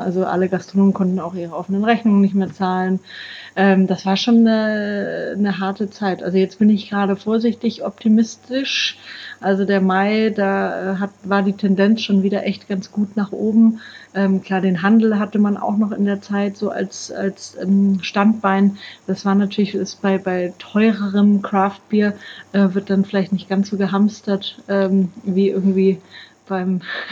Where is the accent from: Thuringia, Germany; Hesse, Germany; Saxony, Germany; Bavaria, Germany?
Bavaria, Germany